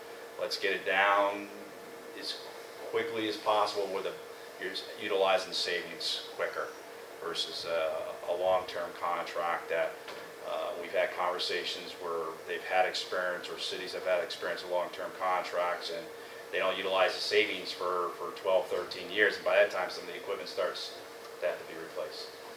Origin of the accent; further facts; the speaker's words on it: Shelton, Connecticut, United States; I do a lot of work locally. I grew up in Shelton.